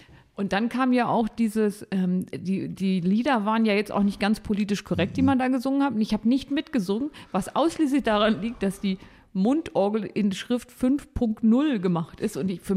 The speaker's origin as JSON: {"language": "German", "town": "Gittelde", "region": "Lower Saxony", "country": "Germany", "said": "Ich komme aus dem Harz, was soll ich sagen?"}